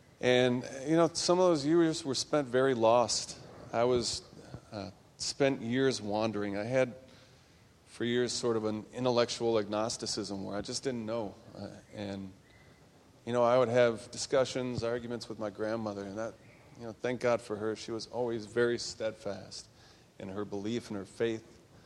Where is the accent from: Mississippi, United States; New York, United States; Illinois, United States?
Illinois, United States; Chicago; I grew up in the Chicago area, grew up on the South Side, and grew up, as many people here, in the Catholic faith, in the Catholic Church.